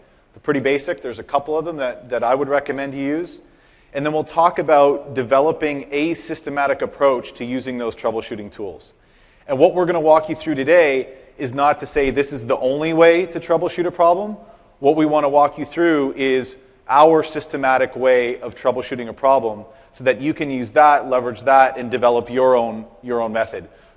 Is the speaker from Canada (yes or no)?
yes; Canada; So I am Canadian, so every once in a while there are a few things that I'll say that might sound a little weird